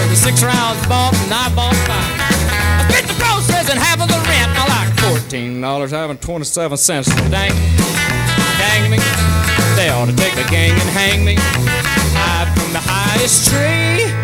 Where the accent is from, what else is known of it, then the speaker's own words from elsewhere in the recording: Arkansas, United States; I say that jokingly because I'm from Arkansas myself.